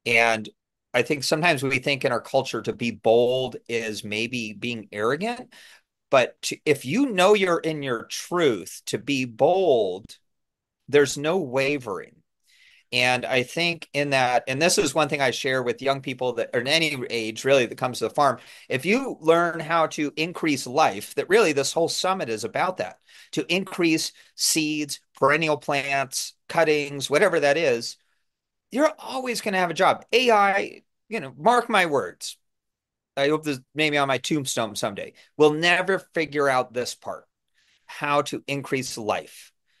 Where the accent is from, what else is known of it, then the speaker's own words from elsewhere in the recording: Detroit, Michigan, United States; also born or lived in Southern California; I grew up in Detroit, Michigan